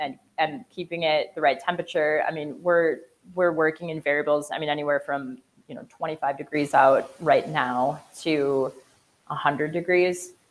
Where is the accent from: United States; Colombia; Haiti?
United States; Chicago, Illinois; I'm from Chicago originally, and you know, you just get this big city feel with like a small town vibe.